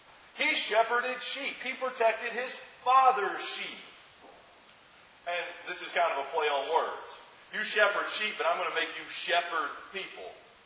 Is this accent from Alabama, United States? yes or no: yes; Alabama, United States; I grew up in Alabama, and we have cows on our property, my grandparents' property.